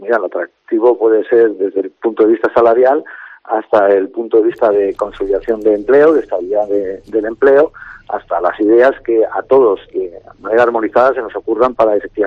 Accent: Santander, Cantabria, Spain; Yo soy santanderino, el cántabro

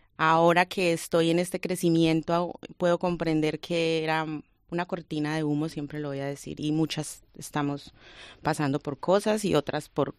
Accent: Colombia; moved away; Yo soy colombiana, llegué de Colombia en el 2001

